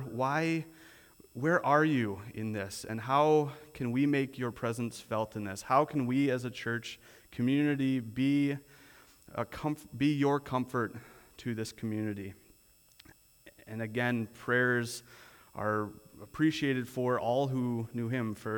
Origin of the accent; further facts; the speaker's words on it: Canada; Things like Safeway cards, Starbucks cards, and Timmy's cards, of course, because we're Canadian.